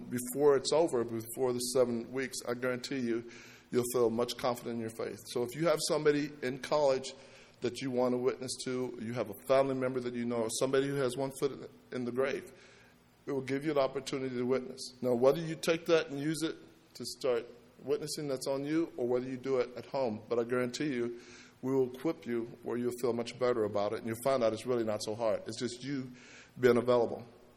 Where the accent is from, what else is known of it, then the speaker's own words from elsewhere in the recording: Kentucky, United States; I used to witness somebody from a half an hour to 1:50 because I'm from Kentucky. They have lots of time, nothing to do.